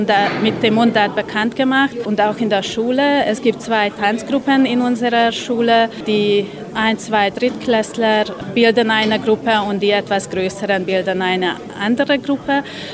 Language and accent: German; Nadvar, Hungary; Ich stamme aus Nadvar und ich lebe auch hier in Nadvar